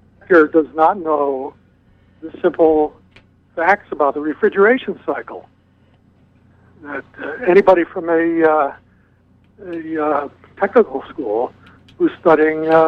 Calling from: North Searsport, Maine, United States; I'm from North Searsport.

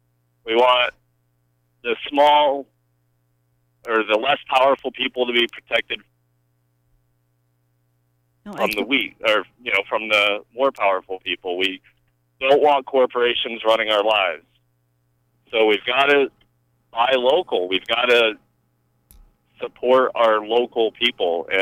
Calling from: South China, Maine, United States; I'm calling from South China area.

